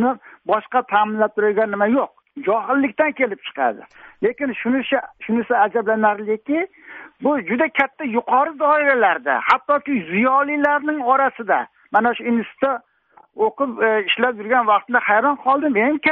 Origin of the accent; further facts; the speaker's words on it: Fergana Region, Uzbekistan; Men farg'onalik edim, men farg'onalikman dedim